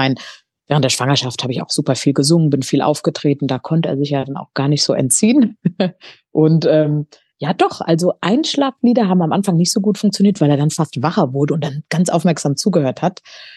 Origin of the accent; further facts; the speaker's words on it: Weiler bei Bingen, Rhineland-Palatinate, Germany; also born or lived in Wiesbaden; Ja, also ich bin geboren in Wiesbaden und dann schnell auf die andere Rheinseite aufgewachsen in Weiler bei Bingen. Das ist ein kleines Weindorf hier am Fuße des Hunsrücks neben Rheinhessen. Und da habe ich die ersten über 20 Jahre meines Lebens verbracht.